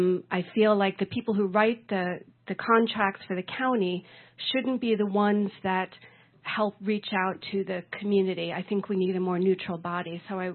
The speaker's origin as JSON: {"language": "English", "town": "Mount Tremper", "region": "New York", "country": "United States", "said": "I'm from Mount Tremper."}